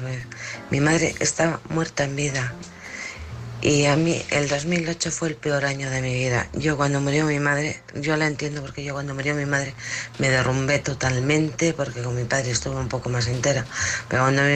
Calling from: Alcorcón, Community of Madrid, Spain; de Alcorcón.

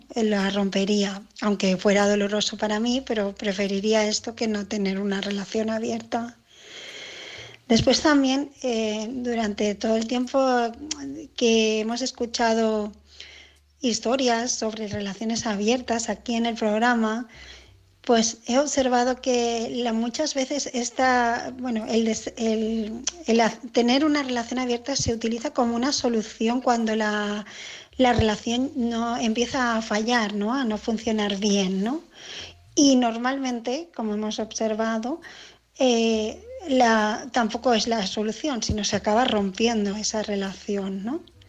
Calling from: Barcelona, Catalonia, Spain; de Barcelona

